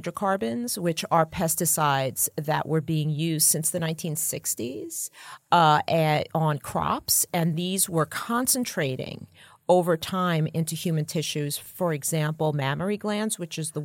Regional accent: New York City, New York, United States; In Jamaica States in Queens, New York.

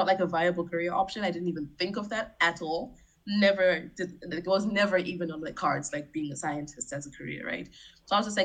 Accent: Botswana; also born or lived in Zimbabwe; I grew up in Botswana and Zimbabwe. Botswana was mostly my childhood. I was born in Zimbabwe, then moved to Botswana when I was like 4. Childhood there. Then I went back to Zimbabwe for most of high school.

